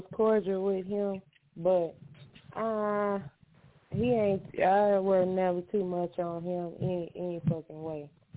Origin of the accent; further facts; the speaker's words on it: Texas, United States; y'all know I'm from Texas